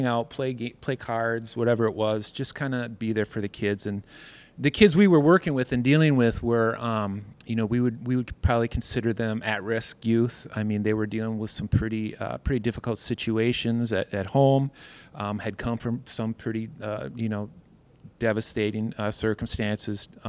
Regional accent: Winona, Minnesota, United States; So growing up in Winona, we didn't have anything like that necessarily.

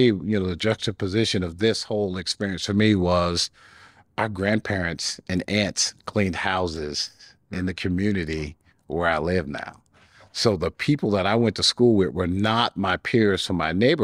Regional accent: Bessemer, Alabama, United States; So, you know, I grew up in the Bessemer area, and, you know, court ordered integration.

